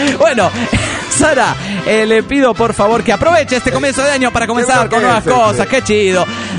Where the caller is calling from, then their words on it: Caracas, Capital District, Venezuela; de Caracas, Venezuela.